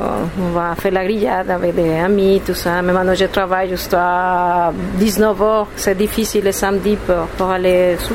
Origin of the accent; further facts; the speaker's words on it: Cali, Valle del Cauca, Colombia; Je viens de Cali, c'est tout le temps chaud, c'est tout le temps l'été là-bas.